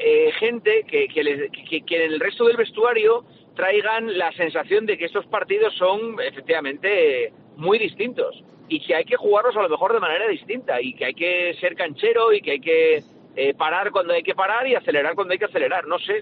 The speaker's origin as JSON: {"language": "Spanish", "region": "Asturias", "country": "Spain", "said": "desde fuera cuando te vas de Asturias lo ves todavía con más pena, ¿no? Al final somos todos asturianos"}